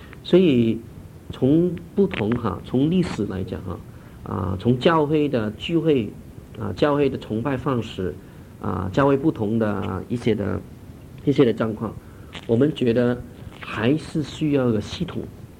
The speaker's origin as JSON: {"language": "Chinese", "country": "Hong Kong", "tie": "born or raised there", "said": "跟我们在香港长大了"}